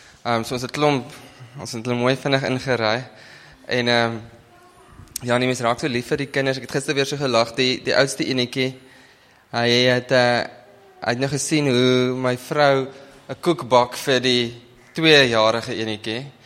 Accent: Northern Cape, South Africa; ek gaan definitief Afrikaans praat, want my Engels is eintlik verskriklik swak. Ek kom van die Noord-Kaap af. So, daar in die Kalahari

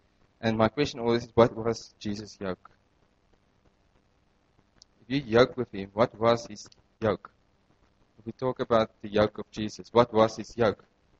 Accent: Northern Cape, South Africa; I come from the Northern Cape.

